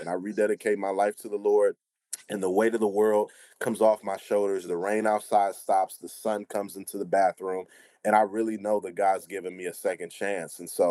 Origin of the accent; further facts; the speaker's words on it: Cleveland, Ohio, United States; age of 13, you know, I'm growing up in Cleveland, Ohio. My grandparents were the pastors of the church that I attended.